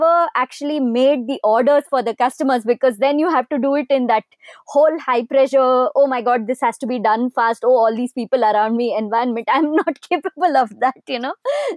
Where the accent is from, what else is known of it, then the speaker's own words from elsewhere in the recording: Bangalore, Karnataka, India; growing up in Bangalore, Bangalore is one of the fairly safer cities in India, honestly.